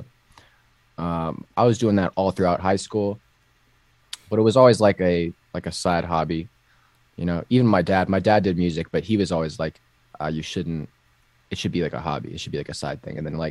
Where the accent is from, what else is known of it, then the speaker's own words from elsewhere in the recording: Orlando, Florida, United States; now in Los Angeles, United States; Yeah, I'm originally from Orlando, Florida.